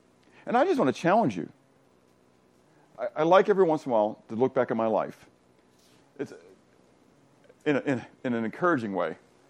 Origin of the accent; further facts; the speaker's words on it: Pittsburgh, Pennsylvania, United States; I grew up in Pittsburgh, but I never ice skated.